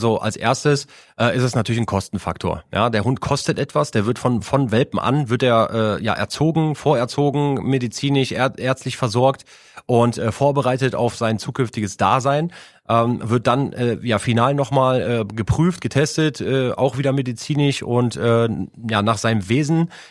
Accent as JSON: {"language": "German", "town": "Grafschaft", "region": "Rhineland-Palatinate", "country": "Germany", "said": "Ich komme ja auch aus dem Bereich Ahrtal, also Grafschaft"}